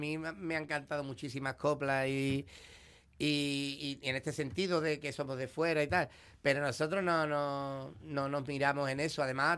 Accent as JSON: {"language": "Spanish", "town": "Seville", "region": "Andalusia", "country": "Spain", "said": "nosotros somos de Sevilla, aunque hagamos Carnaval de Cádiz, la gran mayoría somos de Sevilla"}